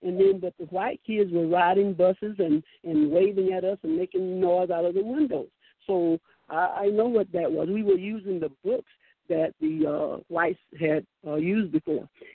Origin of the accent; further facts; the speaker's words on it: Alabama, United States; Well, I was born in I came from Alabama, and and back then it was such very very segregated.